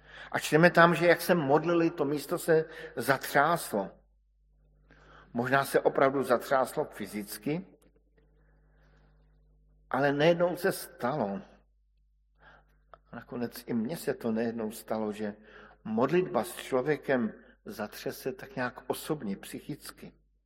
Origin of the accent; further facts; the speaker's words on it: Brno, South Moravian Region, Czechia; V mém rodném městě Brně najdete tuto sochu.